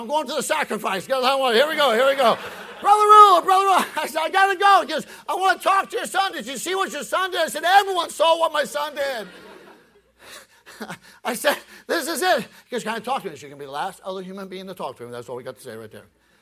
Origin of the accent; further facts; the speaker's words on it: India; now in United States; I know, being an Indian person, that he's got millions and millions of God.